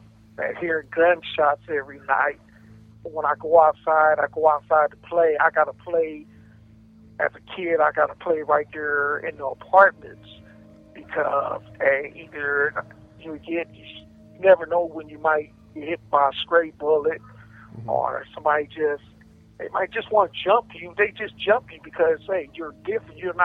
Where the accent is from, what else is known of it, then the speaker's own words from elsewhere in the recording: Los Angeles, California, United States; So basically, you know, as I was 5 years old, I grew up in South Central L.A. Living in South Central L.A., it's like it was real rough back when I was growing up.